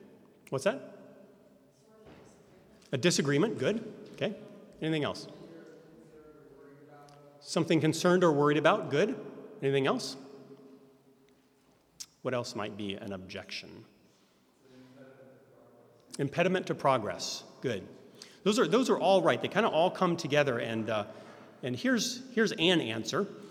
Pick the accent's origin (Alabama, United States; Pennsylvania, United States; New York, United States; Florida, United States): Florida, United States; Now, you have to understand, I'm from the South, from Florida.